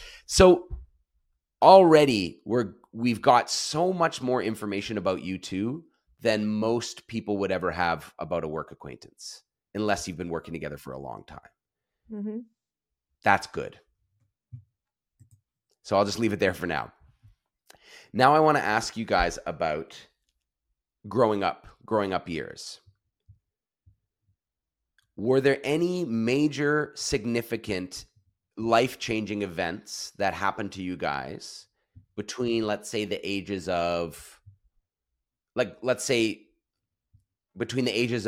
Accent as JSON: {"language": "English", "country": "Canada", "said": "As a Canadian, I default to modesty."}